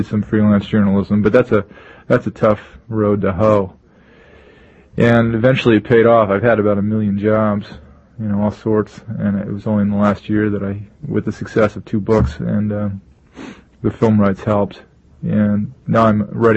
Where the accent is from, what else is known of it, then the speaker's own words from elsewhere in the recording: Princeton, New Jersey, United States; moved away as an adult; I grew up outside of Princeton, New Jersey. Mm-hmm. Little country, little farm out there, and left there about 11 years ago, and went right to London.